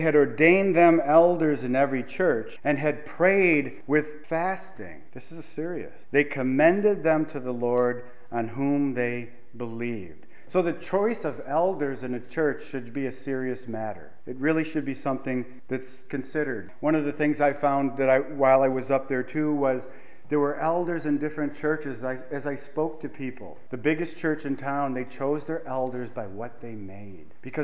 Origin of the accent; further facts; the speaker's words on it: United States; when we planted that church up in Canada, being an American, they wouldn't let me have a job.